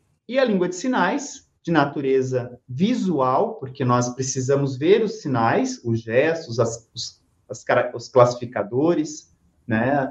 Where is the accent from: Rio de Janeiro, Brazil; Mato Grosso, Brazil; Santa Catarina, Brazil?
Mato Grosso, Brazil; Cuiabá; eu sou de Cuiabá, Mato Grosso.